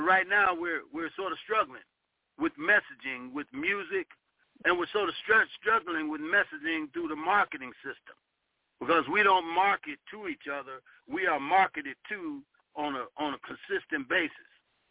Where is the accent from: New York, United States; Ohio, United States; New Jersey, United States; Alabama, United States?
Ohio, United States; Cleveland; I remember I came from Cleveland, Ohio, where Cleveland used to be sort of like a hub for entertainers.